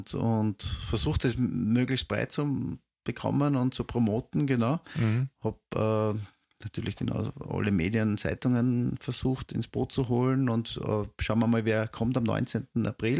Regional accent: Vienna, Austria; Ich bin in Floridsdorf aufgewachsen.

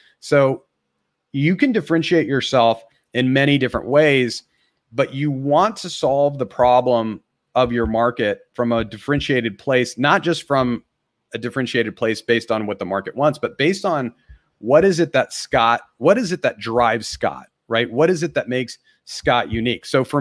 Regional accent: India; I have brown eyes. I'm Indian. I came from Indian parents.

